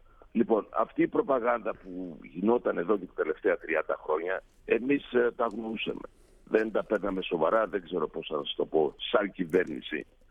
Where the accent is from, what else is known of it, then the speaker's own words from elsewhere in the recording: Macedonia, Greece; Είμαστε Έλληνες. Είμαι περήφανος που είμαι Μακεδόνας, είμαι περήφανος που είμαι απόγονος του Μεγάλου Αλεξάνδρου